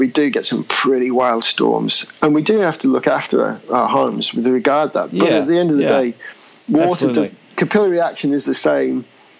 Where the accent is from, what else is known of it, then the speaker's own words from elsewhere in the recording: England, United Kingdom; accent: English; I mean, obviously, might be able to tell from my accent, I'm from England. And we live quite densely. We live in small homes that are banged together.